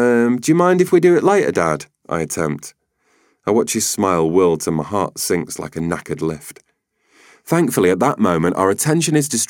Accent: Bolton, North West England, United Kingdom; For children like me growing up in Bolton, the back pages of the Argos catalogue are like an encyclopedia of toys.

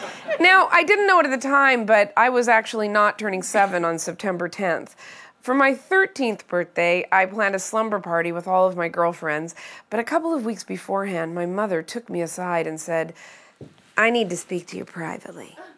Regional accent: Pacific Northwest, United States; Now, I was raised in the Pacific Northwest around a lot of Mormons

